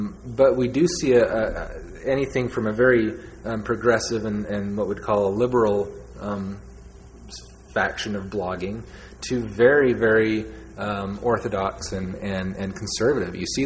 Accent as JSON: {"language": "English", "region": "Utah", "country": "United States", "tie": "born or raised there", "said": "I grew up here in Utah, and my school was 98% white, and there was one non-Mormon, right?"}